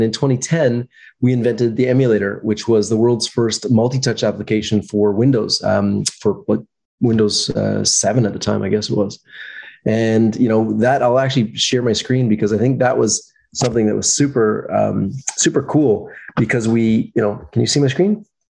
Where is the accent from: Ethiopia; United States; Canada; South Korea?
Canada; Toronto, Ontario; born there; I was born in Canada, third generation, actually, in Toronto.